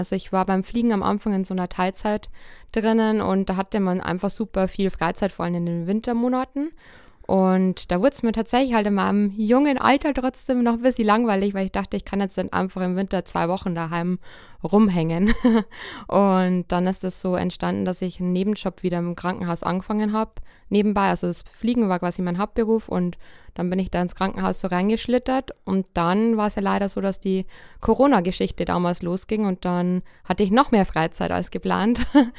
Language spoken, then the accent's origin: German; Sulzbach, Germany; Tatsächlich bin ich total in Sulzbach aufgewachsen, also wirklich Kleinstadt, aber ich war auch super viel bei meinen Großeltern als kleines Kind, die wohnen noch ländlicher, also am Stadtrand quasi. Ich war zwar jetzt auch mal 2 Jahre in München